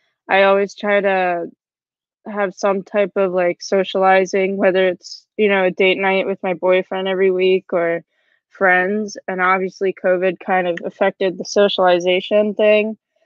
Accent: Pennsylvania, United States; I'm from Pennsylvania, just like Caitlin said, kind of near Philly, but not really.

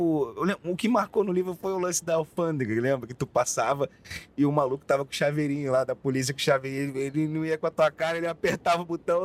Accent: Rio de Janeiro, Brazil; não é porque eu sou do Rio

